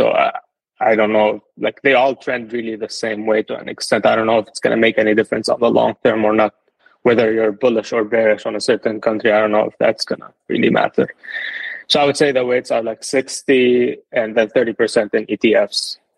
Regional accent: Lebanon; now in United States; I moved to the US. I'm originally from Lebanon. I moved to the US in 2019.

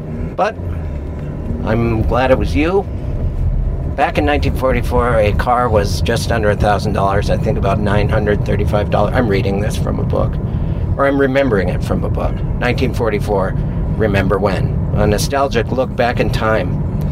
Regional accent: Missoula, Montana, United States; I'm in Missoula, Montana, my hometown, at the end of a About 2 week vacation.

